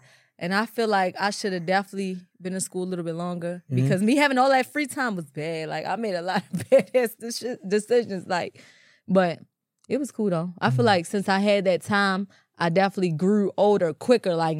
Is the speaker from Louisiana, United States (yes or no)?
no; Catonsville, Maryland, United States; I'm from West Side, so I'm from the county, like Catonsville area.